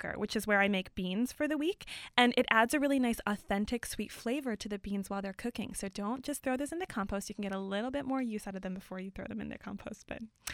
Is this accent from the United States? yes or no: yes; Midwest, United States; We are talking about corn today, and I grew up in the Midwest, so nothing says summer to me like fresh, sweet corn.